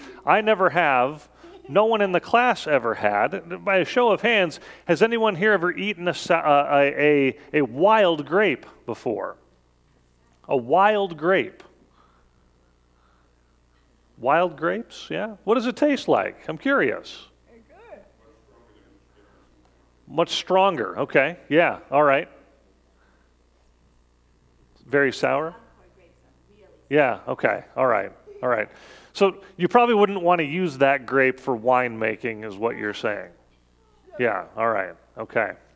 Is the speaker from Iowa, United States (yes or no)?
yes; Sioux City, Iowa, United States; Growing up in Sioux City, Iowa, my grandparents had these two big apple trees in their backyard.